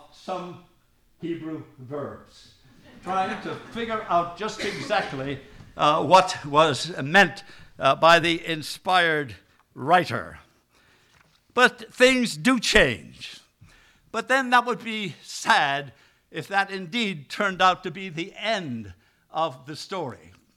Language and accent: English; Ireland; of course, being Irish and being very handsome